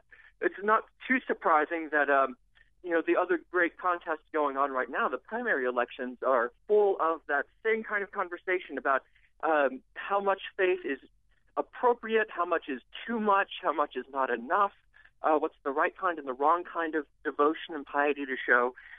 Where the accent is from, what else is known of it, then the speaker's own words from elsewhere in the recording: Texas, United States; I will say I grew up in Texas. I played in a marching band and went to every single high school football game that was played, home or away.